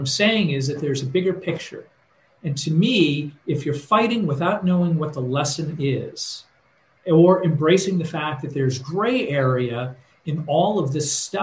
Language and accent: English; United States; you know, as an American, I think we have this very Judeo-Christian fundamental series of ideas.